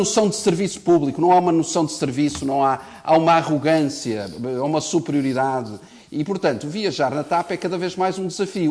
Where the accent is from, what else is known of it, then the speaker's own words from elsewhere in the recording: Portugal; eu, como português, desejo ardentemente